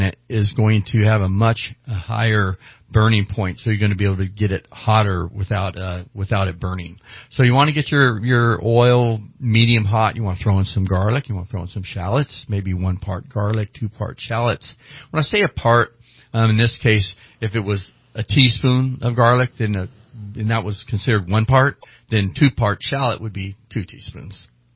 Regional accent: California, United States; Remember, I'm born, but pretty much raised since I was born up here in the North State.

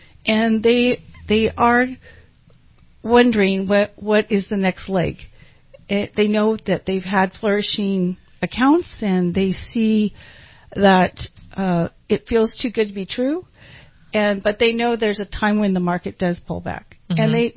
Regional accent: Salinas, California, United States; I grew up in Salinas area, so I have clients there.

